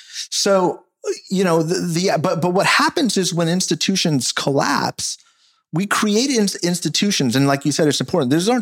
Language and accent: English; United States; and like we do as an American people specifically, we partisanize the institutions.